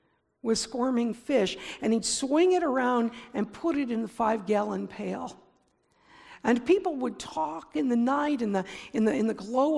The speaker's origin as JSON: {"language": "English", "region": "Michigan", "country": "United States", "tie": "born or raised there", "said": "we were raised on Lake Huron, we'd drive to a creek that emptied into the lake, maybe Mill Creek or Birch Creek or one of the others up or down the shore near Lexington."}